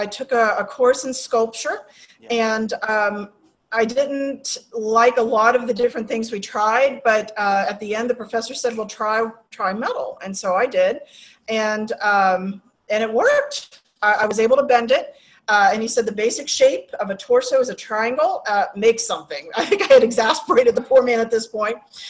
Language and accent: English; Florida, United States; also born or lived in St. Louis, Missouri; But I was born in St. Louis, Missouri, but moved over here when I was, I think I was 4 at the time. So I consider myself Floridian, pretty much.